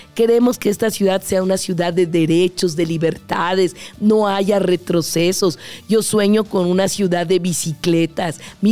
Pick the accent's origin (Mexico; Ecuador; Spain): Mexico; Mexico City; Yo amo esta ciudad, soy chilanga